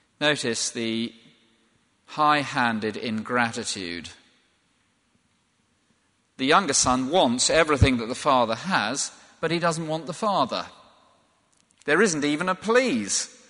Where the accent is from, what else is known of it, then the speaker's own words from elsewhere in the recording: England, United Kingdom; I'm English. Look at my, well, I am English, actually